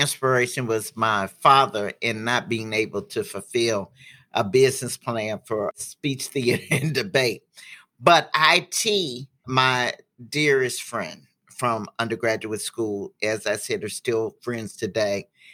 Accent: Miami, Florida, United States; also born or lived in Baton Rouge / St. Louis; I matriculated from Miami to Baton Rouge to St. Louis on a fellowship to Washington University.

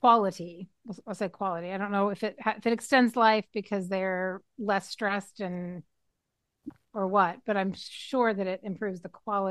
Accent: Kentucky, United States; I grew up in Kentucky, so...

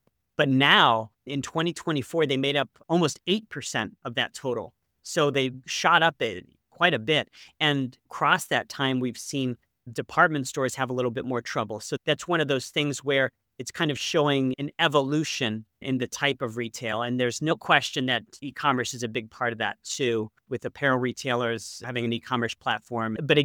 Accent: Ohio, United States; Again, I grew up in Northeast Ohio.

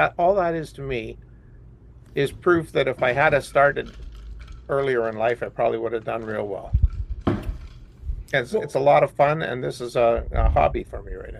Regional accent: Canada; I grew up in Canada when … was it for us.

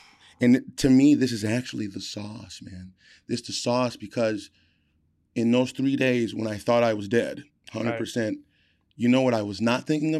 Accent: Wheeling, Illinois, United States; I grew up in the North Shore, which is, I learned, is one of the top five biggest Jewish populations in the country.

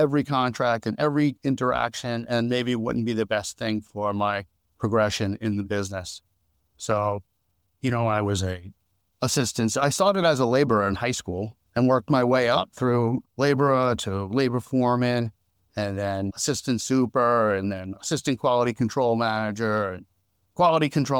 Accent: Freeport, New York, United States; I was born in Freeport, New York and grew up till about fourth grade in Freeport, New York.

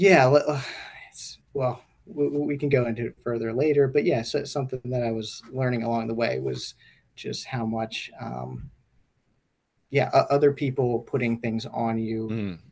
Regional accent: Baltimore, Maryland, United States; I grew up in Baltimore, where lacrosse is a big thing.

